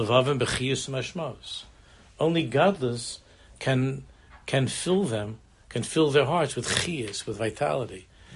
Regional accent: United States; I'm American, and that's my language.

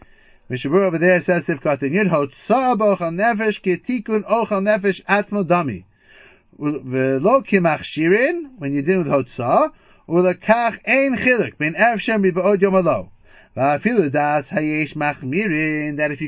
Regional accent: Queens, New York, United States; back in the day, growing up in Queens.

